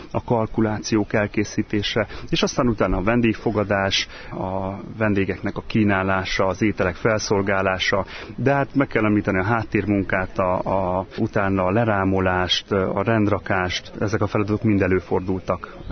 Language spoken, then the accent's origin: Hungarian; Recsk, Heves, Hungary; hát jó magam is palócföldi gyerek vagyok, hiszen Recsken nőttem föl, édesanyám pedig mátadrecskei születésű